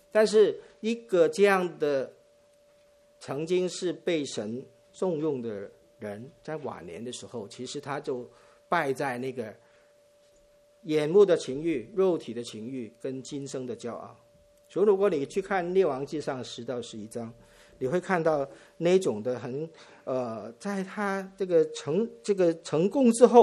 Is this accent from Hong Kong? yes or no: yes; Hong Kong; 因为我是香港人的，所以我比较留意香港的新闻。